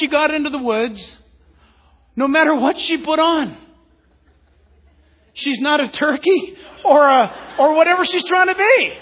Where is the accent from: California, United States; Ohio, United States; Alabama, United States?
California, United States; Man, I grew up in Orange County. We used to ride our bikes down through orange groves.